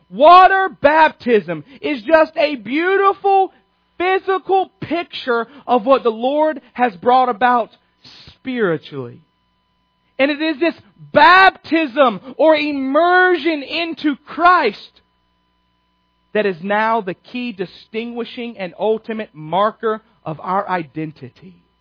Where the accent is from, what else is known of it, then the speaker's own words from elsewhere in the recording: United States; I am white. I am an American.